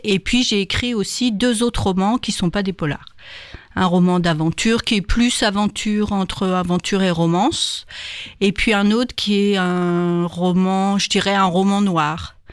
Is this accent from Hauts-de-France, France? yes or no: no; Normandy, France; Je suis pas bretonne d'ailleurs, je suis normande.